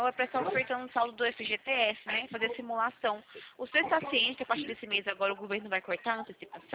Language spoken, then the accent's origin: Portuguese; Araras, São Paulo, Brazil; sou de Arara, São Paulo